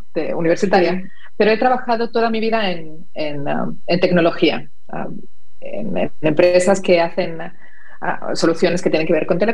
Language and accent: Spanish; Barcelona, Catalonia, Spain; also born or lived in Madrid; lo aprendí de muy pequeña. Crecí en Barcelona y más tarde he vivido 16 años en Madrid.